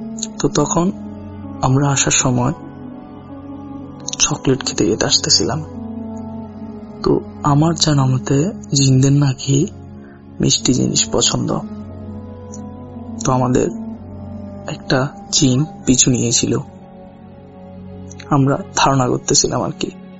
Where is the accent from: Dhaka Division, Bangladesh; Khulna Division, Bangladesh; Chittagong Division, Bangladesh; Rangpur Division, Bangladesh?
Chittagong Division, Bangladesh; Sonagazi; আমার বাড়ি হচ্ছে তাকিয়া বাজার পাইকপাড়া ফেনী সোনাগাজীতে।